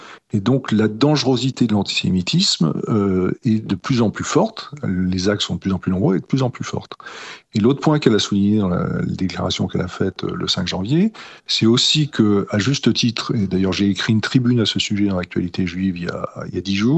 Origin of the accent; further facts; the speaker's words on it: France; en tant que Français juif, patriote